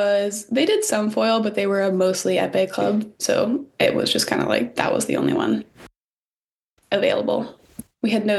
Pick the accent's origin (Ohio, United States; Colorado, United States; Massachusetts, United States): Colorado, United States; I'm from Colorado as well, so I was also far from home, and people in California are definitely just different than like what I was used to.